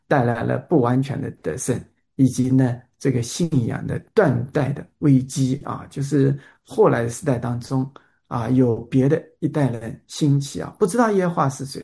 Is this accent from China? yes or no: yes; China; 这个我们中国人啊